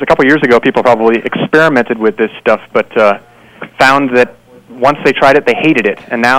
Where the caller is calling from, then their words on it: Tucson, Arizona, United States; I am calling from Tucson